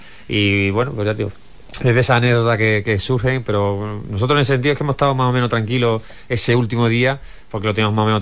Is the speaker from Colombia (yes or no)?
no; Santolaya, Spain; Vengo de Santolaya, mi pueblo, donde yo para jugar al fútbol con 13 años tenía que ir a entrenar con mi hermano, que era senior, porque era el único equipo que existía en el pueblo, no había más.